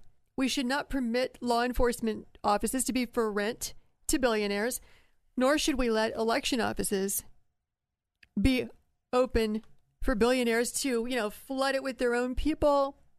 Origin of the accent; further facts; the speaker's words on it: Texas, United States; As a Texan, I know about EF3s. We had a doozy rip through our neighborhood, a couple years ago.